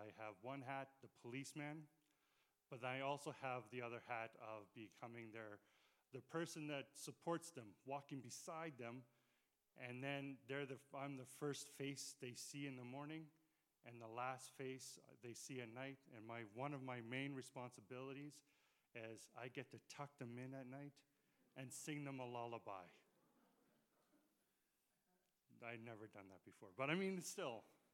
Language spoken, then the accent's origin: English; Calgary, Alberta, Canada; I started off in Saskatchewan, but I was born and raised in Calgary.